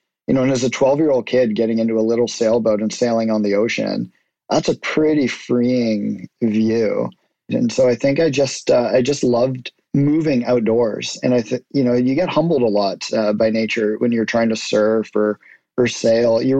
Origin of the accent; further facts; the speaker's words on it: Lagos, Nigeria; my parents are both Canadian, but I was raised in Lagos, Nigeria, which is, for anybody who doesn't know, it's on the west coast of Africa, just above the equator. So it's incredibly tropical